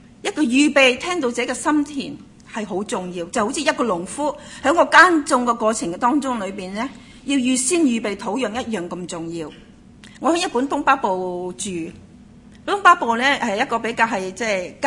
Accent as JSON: {"language": "Cantonese", "country": "Hong Kong", "tie": "born or raised there", "said": "咁大家知道咧，我香港长大，我唔识种嘢"}